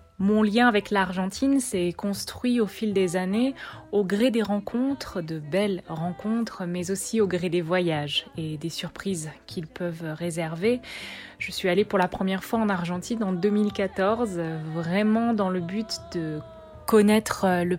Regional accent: France; Moi, je suis française, née d'un papa qui vient de Madagascar, ma maman vient du nord de la France, je n'ai pas du tout de sang argentin

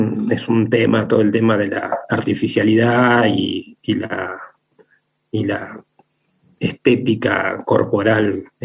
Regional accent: Buenos Aires Province, Argentina; moved away as an adult; Yo soy de provincia de Buenos Aires, hace unos 5 o 6 años que estoy viviendo acá por la zona

